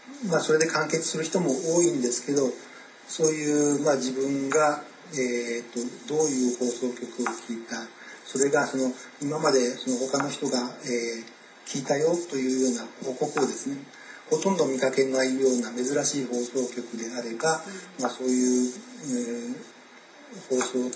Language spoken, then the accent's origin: Japanese; Tokyo, Japan; also born or lived in Kobe; 私は、はい、生まれは神戸なんですが、